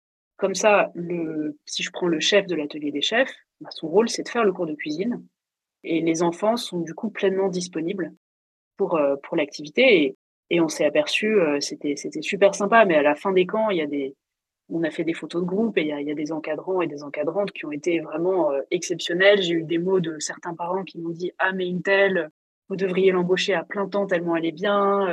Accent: France; on est français quand même

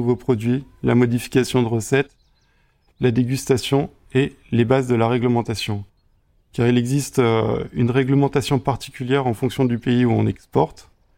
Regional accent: Rouen, Normandy, France; Je suis normand, je viens de Rouen, où j'ai passé la plupart de ma vie. Je suis descendu dans le sud il y a 2 ans pour effectuer mes études d'œnologie et obtenir mon diplôme national d'œnologue.

